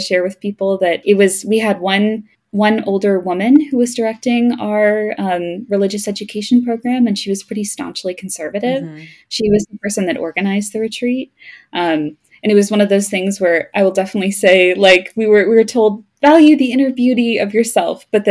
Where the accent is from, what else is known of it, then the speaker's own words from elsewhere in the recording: Crystal Lake, Illinois, United States; also born or lived in Louisville; So I was born in Louisville. And at the time that I was five, we moved up to Crystal Lake, Chicago, which was lovely, yeah.